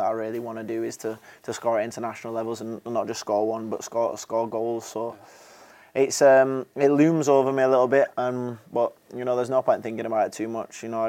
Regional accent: Leeds, Yorkshire and the Humber, United Kingdom; accent: Yorkshire; Yeah, growing up in Yorkshire, growing up in Leeds with a broad Yorkshire accent

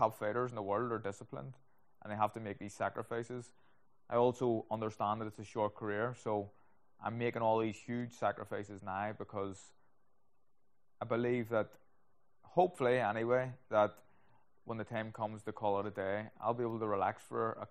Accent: Tigers Bay, Northern Ireland, United Kingdom; Me growing up in Tigers Bay, my wife growing up in Poldglass, it was a different type of life.

